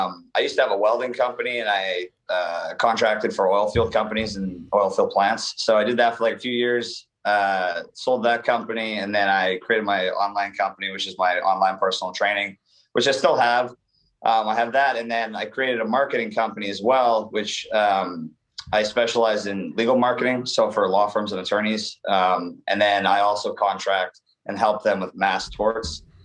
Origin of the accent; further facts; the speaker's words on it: Canada; now in United States; Yeah, so I'm from Canada. I have properties in the United States, and I live in the United States, but I also live in Playa del Carmen, Mexico.